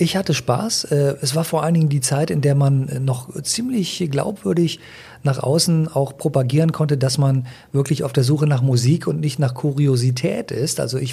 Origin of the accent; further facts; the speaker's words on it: Berlin, Germany; und die wissen wollen, aus welcher Stadt ich stamme, und ich sage, aus Berlin